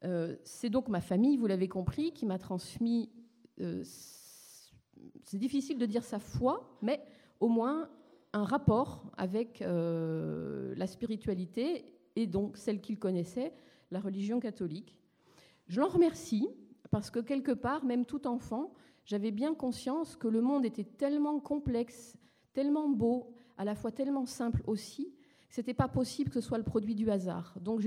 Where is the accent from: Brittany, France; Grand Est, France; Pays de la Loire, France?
Pays de la Loire, France; Nantes; j'ai grandi à Nantes. Je suis attachée encore à cette ville quand j'entends parler des Canaries, mais bon, ça fait si longtemps que je l'ai quittée.